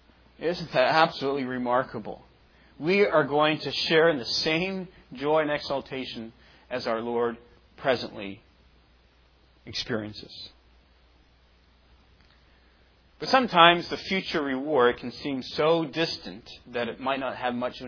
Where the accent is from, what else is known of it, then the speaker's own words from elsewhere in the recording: Nova Scotia, Canada; When I was growing up in Nova Scotia, I was a cross-country ski racer.